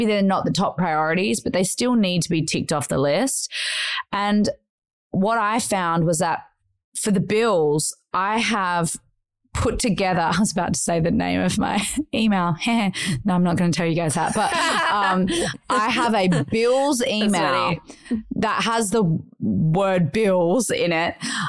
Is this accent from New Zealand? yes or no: no; Australia; since we're Australian